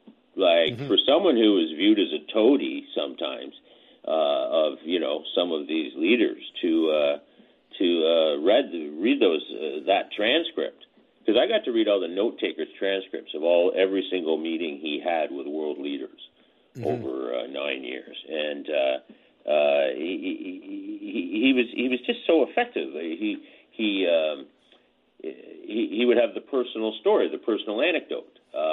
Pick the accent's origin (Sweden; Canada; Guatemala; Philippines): Canada; what really impressed me as a student of history and as a Canadian was his effectiveness on the international scene.